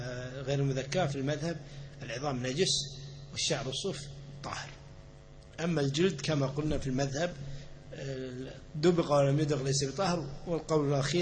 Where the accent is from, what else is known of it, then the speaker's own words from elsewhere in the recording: Kuwait; عندنا في الكويت